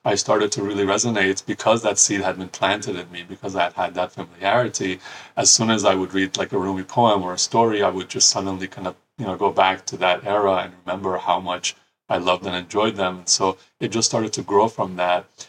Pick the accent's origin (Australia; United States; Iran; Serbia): Iran; I remember when we were growing up in Iran, in the school books, they would have some of these kind of stories just for us to read and get exposed to.